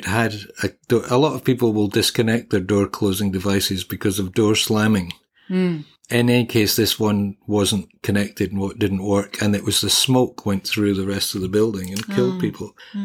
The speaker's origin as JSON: {"language": "English", "region": "Scotland", "country": "United Kingdom", "said": "And in any case, you know, being a Scot, I think of it as Burns Night."}